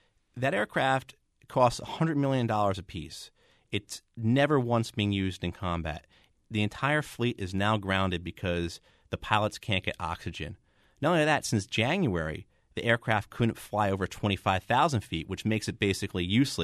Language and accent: English; New Jersey, United States; I'm a guy from Jersey with a big mouth, I think.